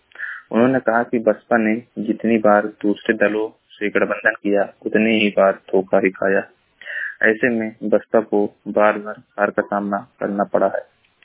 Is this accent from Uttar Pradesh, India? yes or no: yes; Maharajganj, Uttar Pradesh, India; जिला महाराजगंज का निवासी हूँ।